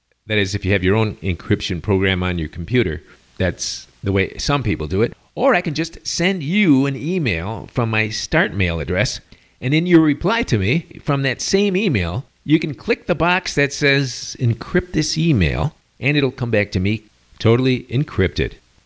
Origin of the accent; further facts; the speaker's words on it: Venezuela; I am from Venezuela, so I know what you're talking about.